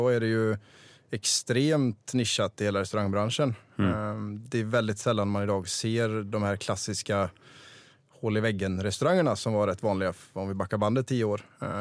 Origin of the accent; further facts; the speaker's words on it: Vara, Västra Götaland County, Sweden; jag köpte en restaurang i Vara, där jag kommer ifrån.